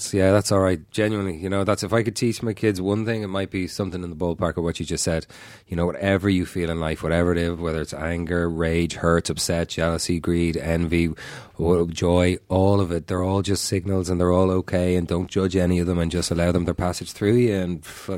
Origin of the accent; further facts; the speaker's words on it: Ireland; accent: Irish; I'll instantly go back to sounding more Irish. And if I go home a couple of days at home and my accent thickens right up.